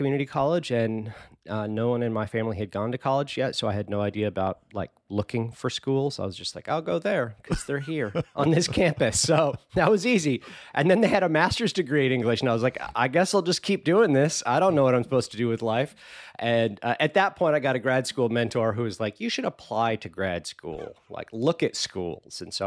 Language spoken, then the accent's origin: English; California, United States; born there; So I was born in Southern California, homeschooled all my life